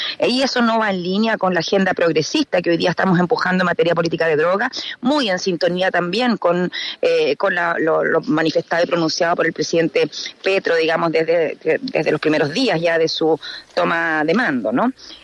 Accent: Chile; A mí me da una profunda vergüenza como parlamentaria chilena este reglamento

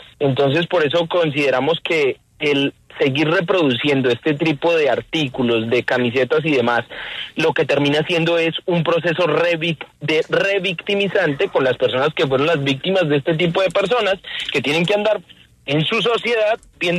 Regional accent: Colombia; cada vez que digamos en el exterior que somos colombianos

